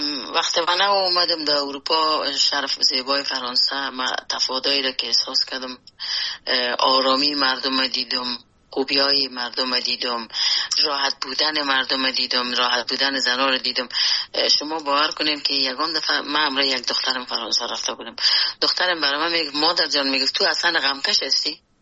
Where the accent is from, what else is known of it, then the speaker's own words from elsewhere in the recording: Afghanistan; moved away; خود اجتماعی افغانستان که در اوج بزرگ شدیم، در اوج کار کردیم